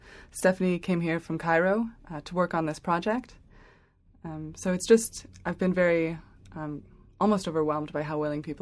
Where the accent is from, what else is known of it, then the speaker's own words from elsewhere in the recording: Jordan; also born or lived in Thailand / Bangladesh / Pakistan / England; And I was born in Thailand, and then we moved around Southeast Asia, Bangladesh, Pakistan, and then we moved to England, and then we moved to Seattle, and then we moved to Indonesia. And then after that, I lived in Jordan, and I lived there for middle school and high school.